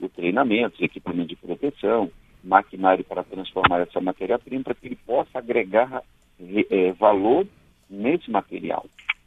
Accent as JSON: {"language": "Portuguese", "region": "Rio Grande do Sul", "country": "Brazil", "said": "sou do Rio Grande do Sul, tá?"}